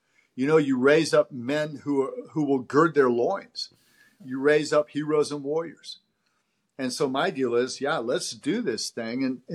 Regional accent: California, United States; I grew up in California on the coast.

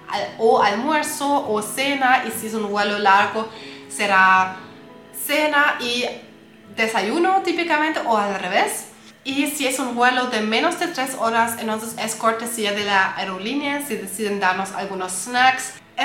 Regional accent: Germany; Spanish is a second language; pero a mí, como buena alemana, yo amo el pan.

